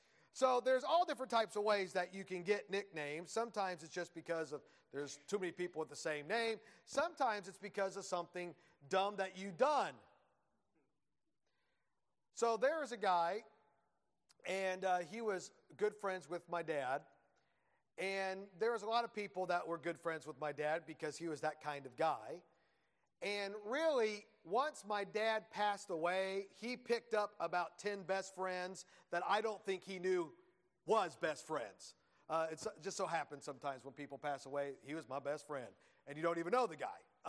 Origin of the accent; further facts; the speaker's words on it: Indiana, United States; As I was growing up in Indiana, in our youth group, we had about 30 teens or so